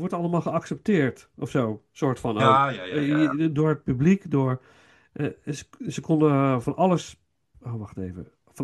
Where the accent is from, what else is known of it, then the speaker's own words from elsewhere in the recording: Nijmegen, Gelderland, Netherlands; mijn thuisstad Nijmegen